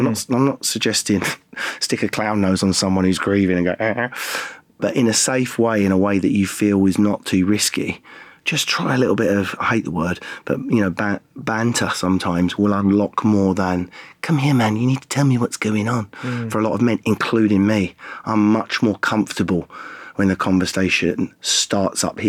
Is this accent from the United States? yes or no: no; United Kingdom; They're your fucking options as a Brit.